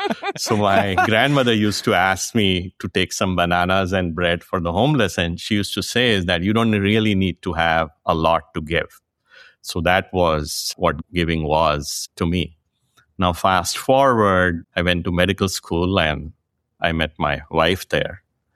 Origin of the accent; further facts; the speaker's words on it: India; born there; So I was born in India. My family in 1947, when India partitioned, they became refugees.